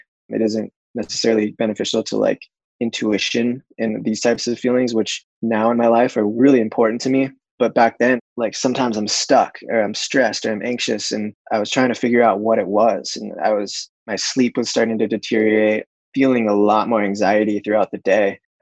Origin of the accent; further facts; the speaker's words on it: Santa Cruz, California, United States; Growing up in Santa Cruz